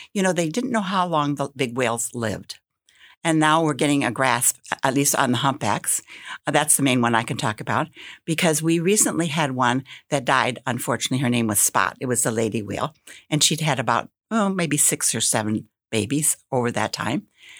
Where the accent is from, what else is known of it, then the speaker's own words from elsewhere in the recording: Wisconsin, United States; accent: Wisconsin twang; I'm from Wisconsin. Can you hear that Wisconsin twang?